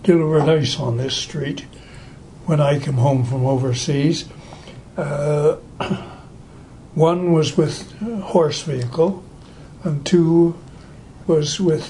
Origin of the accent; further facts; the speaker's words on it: Tiny Township, Ontario, Canada; also born or lived in Chesley; We farmed in Simcoe County, in Tiny Township.